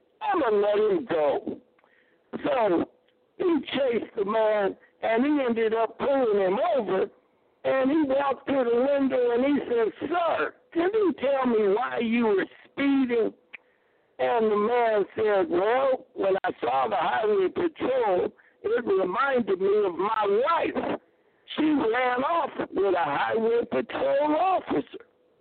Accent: Los Angeles, California, United States; now in Las Vegas, United States; I keep saying the Kings because I'm from Los Angeles

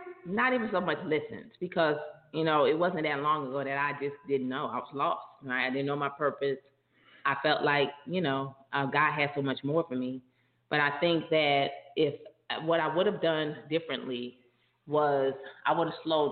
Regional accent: Paterson, New Jersey, United States; Like, I was that kid, even though I grew up in Patterson, my mom was an educator. So I never went to, many times I never went to school in the city that I grew up in.

